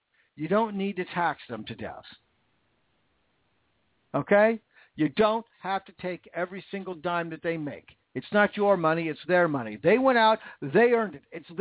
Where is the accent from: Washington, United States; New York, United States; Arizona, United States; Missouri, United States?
Washington, United States; not only to my home state, which I still love, the state of Washington